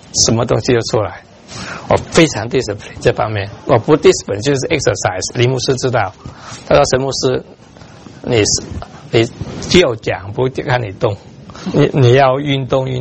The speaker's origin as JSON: {"language": "Chinese", "country": "China", "said": "中国人有一些问题，我是中国人，我在 Chinatown 的时候看着他们做生意"}